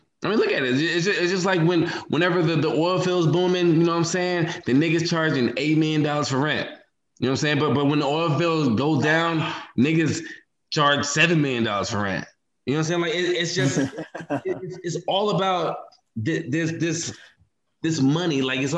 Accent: Austin, Texas, United States; No, I am from Austin, Texas.

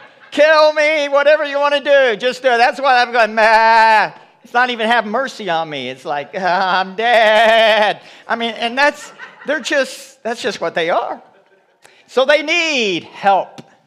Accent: Kentucky, United States; All of my years growing up in Kentucky, I didn't even know what a feedlot was, never smelled that.

